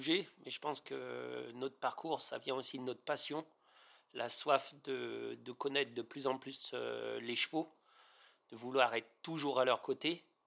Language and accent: French; Auvergne-Rhône-Alpes, France; moi, je suis originaire de la Loire, dans un tout petit village. Donc, c'est vrai que j'ai toujours vécu en pleine nature